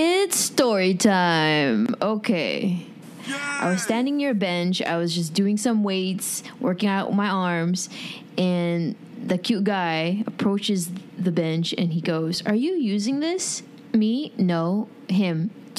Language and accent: English; Philippines; "Are you Vietnamese?" Me. "No, I'm Filipino."